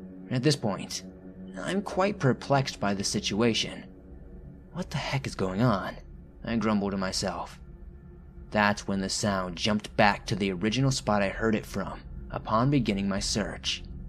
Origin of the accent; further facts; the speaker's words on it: Shallow Water, Kansas, United States; I grew up in Shallow Water, Kansas. It's a quiet town with not many people living there, back then and far less living there now.